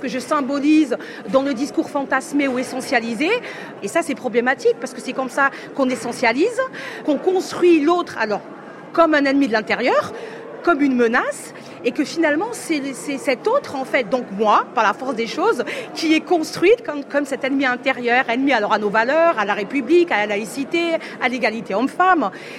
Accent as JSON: {"language": "French", "region": "Provence-Alpes-Côte d'Azur", "country": "France", "said": "Je suis une femme, je suis provençale, je suis française, j'ai des origines, j'ai une culture"}